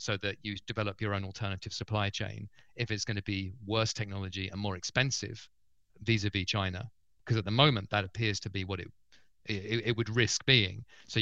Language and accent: English; United Kingdom; and I'm a Brit, as you can hear